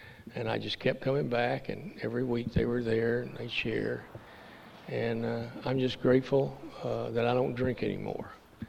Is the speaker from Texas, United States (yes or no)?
yes; Dallas, Texas, United States; accent: southern; I used to do my southern accent better about saying Dallas, you know.